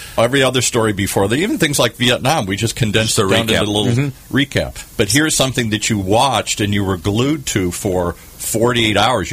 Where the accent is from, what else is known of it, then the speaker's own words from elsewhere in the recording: Michigan, United States; Because where I grew up in Michigan, for the most part.